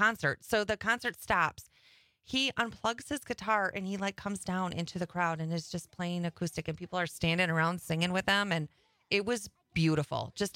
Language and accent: English; Berlin, Wisconsin, United States; So normally, my hometown is Berlin, Wisconsin, which is kind of near Oshkosh